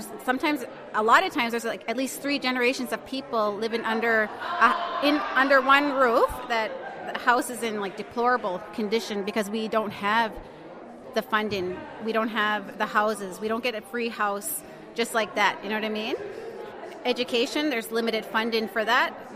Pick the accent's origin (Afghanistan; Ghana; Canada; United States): Canada; Eskasoni, Nova Scotia; We're all from Eskasoni.